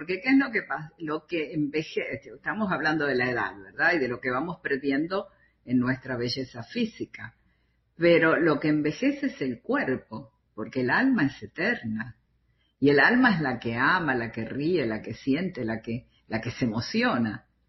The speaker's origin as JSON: {"language": "Spanish", "country": "Argentina", "said": "Ah, yo soy argentina."}